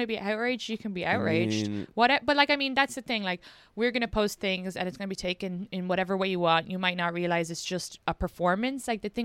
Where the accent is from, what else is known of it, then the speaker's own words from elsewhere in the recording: Ireland; Well, I'm also Irish. We blew up shit too.